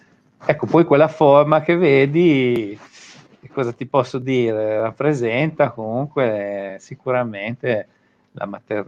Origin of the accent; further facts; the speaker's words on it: Lizzano in Belvedere, Emilia-Romagna, Italy; Questo qua siamo dalle mie parti, siamo a Lizzano in Belvedere, all'interno di un bellissimo torrente selvaggio.